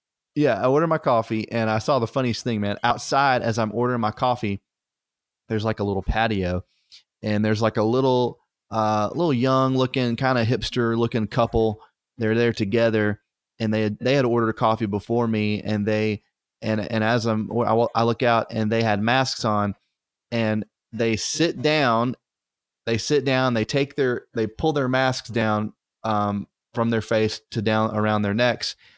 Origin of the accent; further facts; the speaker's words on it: United States; I was driving down to Georgia because I'm an American.